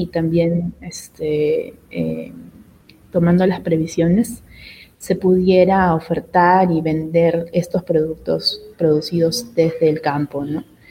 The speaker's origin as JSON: {"language": "Spanish", "country": "Peru", "lives_now": "Lima, Peru", "said": "mucha gente hemos migrado a Lima, ¿no? Yo no soy de Lima, soy de otra parte del Perú."}